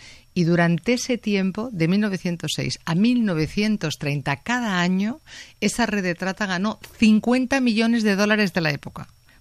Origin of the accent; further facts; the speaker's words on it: Madrid, Community of Madrid, Spain; en esta ocasión yo, que soy madrileña, he querido dar a conocer dos vertientes de Madrid